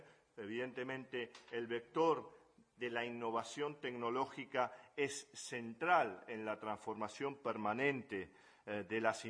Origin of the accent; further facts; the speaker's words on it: Buenos Aires, Argentina; moved away as an adult; now in Madrid, Spain; Ya habrán adivinado por mi acento. Pese a que estar 10 años trabajando en Madrid, vengo de la ciudad de Buenos Aires.